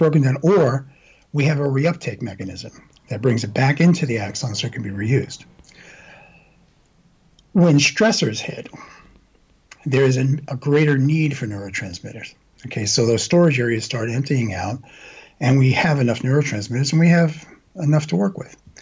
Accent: Brooklyn, New York, United States; accent: Brooklyn; So, yes, I'm from Brooklyn, okay? And I know you guys love the Brooklyn accent. And I'm like, I spent 30 years getting rid of it.

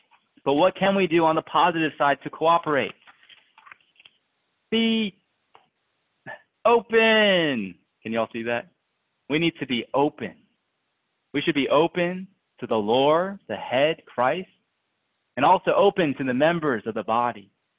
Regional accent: New Jersey, United States; And, you know, I grew up in New Jersey. I always, you know, wanted to work in the big city in New York, went to school in Boston

